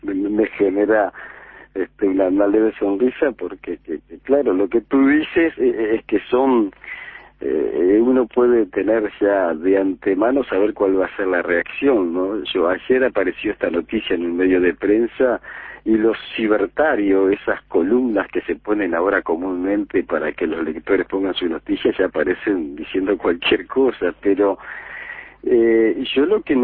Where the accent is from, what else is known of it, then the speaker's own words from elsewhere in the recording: Las Piedras, Canelones, Uruguay; moved away as an adult; also born or lived in La Paz; now in Montevideo, Uruguay; Me vine a los 21 años. Yo nací en La Paz, en Santo Lugares, luego hice toda la infancia y la adolescencia en Las Piedras, en el barrio Obelisco de Las Piedras